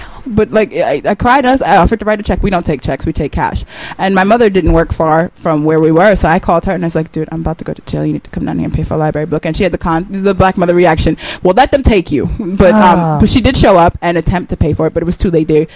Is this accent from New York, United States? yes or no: yes; Jamaica, New York, United States; I grew up in Jamaica, but I didn't know it was dangerous until